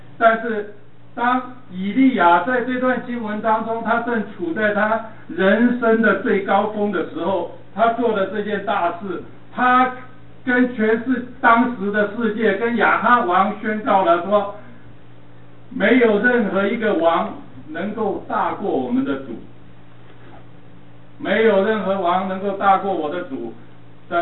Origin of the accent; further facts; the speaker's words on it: Taishan, Guangdong, China; 我真的是广东人，而且我是侨乡哈啊。所以父亲在年轻的时候啊，因为从美国留学回去，所以他在国民政府就做得还不错，所以在我们这个台山当时非常穷的乡下